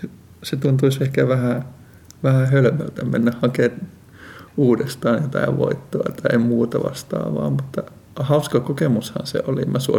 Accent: Espoo, Uusimaa, Finland; now in Raseborg, Finland; hetkellä asun täällä Raaseporissa Vilneessissä. Parin kuukauden päästä muutamme Lohjalle ja alun perin olen Espoosta kotoisin.

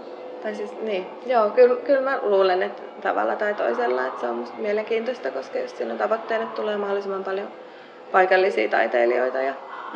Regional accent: Helsinki, Uusimaa, Finland; Helsingistä on muuttanut 7 vuotta sitten. Et me asuttiin silloin Käpylässä.

